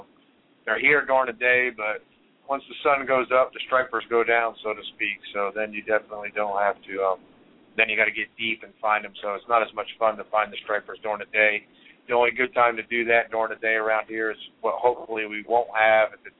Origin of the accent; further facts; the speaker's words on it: Virginia, United States; But when I was down in Florida all winter, people would ask, where are you from? And I'd say, you know, Virginia.